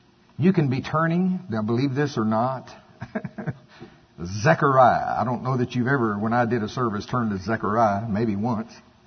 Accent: Oklahoma, United States; I'm definitely not Canadian. I'm from Pottawatomie County, Oklahoma.

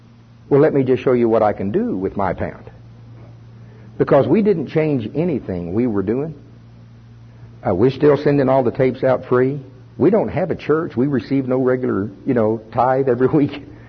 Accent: Oklahoma, United States; I'm from Pottawatomie County, Oklahoma. We started this ministry in our living room.

